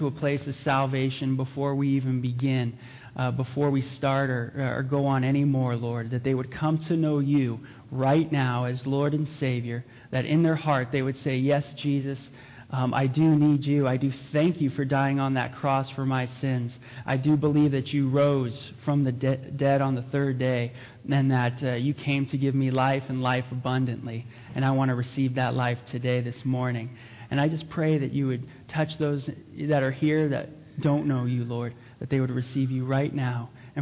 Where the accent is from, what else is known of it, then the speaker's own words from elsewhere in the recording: San Fernando Valley, California, United States; But I am from San Fernando Valley in California, and I am from a non-Christian background.